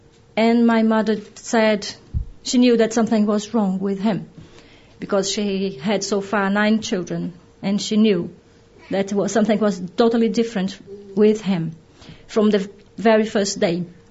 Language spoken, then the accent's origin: English; Brazil; English is a second language; now in England; because I'm from Brazil, and it's such a long way